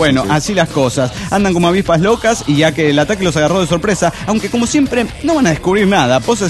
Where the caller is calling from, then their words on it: Dallas, Texas, United States; de Dallas, Texas.